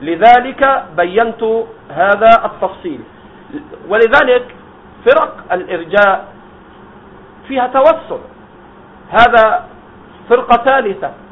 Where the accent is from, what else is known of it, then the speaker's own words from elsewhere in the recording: Egypt; أنا أنكر على الشباب عندي في مصر